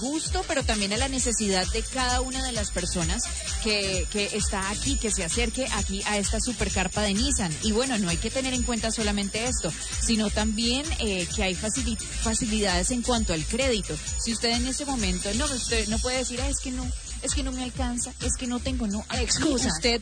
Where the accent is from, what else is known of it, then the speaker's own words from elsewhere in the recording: Cali, Valle del Cauca, Colombia; Y por eso, como caleños, visitantes, turistas que somos, debemos cuidar un montón nuestra ciudad.